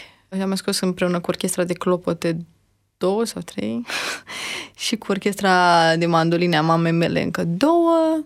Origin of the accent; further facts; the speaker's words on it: Romania; eu îmi iubesc țara și sunt mândră că sunt româncă și consider că poți să faci absolut orice aici, în România.